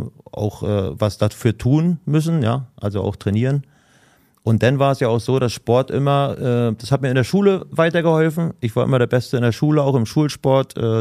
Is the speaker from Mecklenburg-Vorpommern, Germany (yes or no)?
yes; Rostock, Mecklenburg-Vorpommern, Germany; born there; ich bin in Rostock geboren.